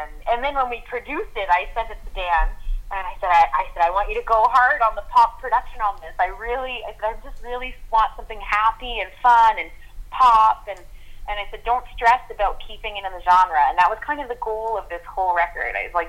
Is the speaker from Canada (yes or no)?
yes; Ontario, Canada; I'm from Lake Simcoe in Ontario.